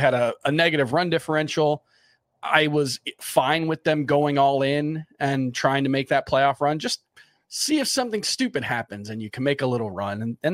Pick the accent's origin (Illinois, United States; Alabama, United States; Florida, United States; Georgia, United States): Florida, United States; Because like, you know, I grew up in South Florida. I was a Heat fan and then that went away.